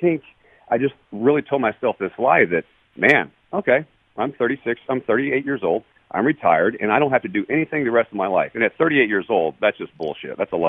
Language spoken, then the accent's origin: English; Arlington, Texas, United States; And we beat the Rangers in Arlington in front of all my hometown friends and family.